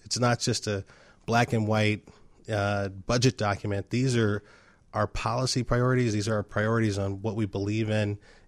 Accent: Chicago, Illinois, United States; Look, I grew up in the Bronzeville area.

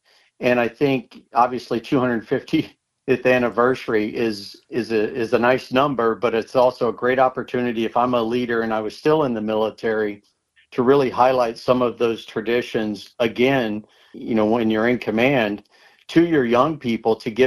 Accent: the South, United States; as they would say, you know, growing up in the South

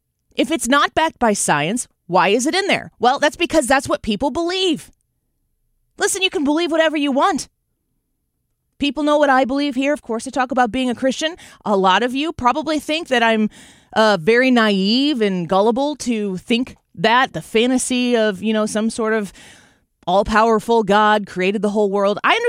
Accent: Illinois, United States; and of course, my home state of Illinois.

